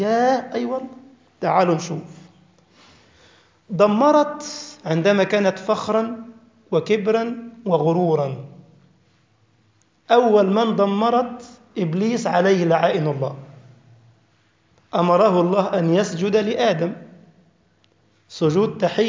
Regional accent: Egypt; moved away as an adult; now in Germany; وأنا جيت من مصر لا علم لي بأحوال الغرب

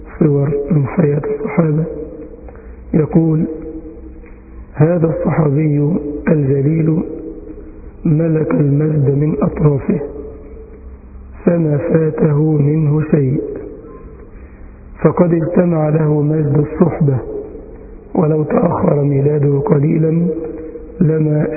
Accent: Egypt; أي أيوة والله تسمعوا الكلام ده عندنا في مصر بس.

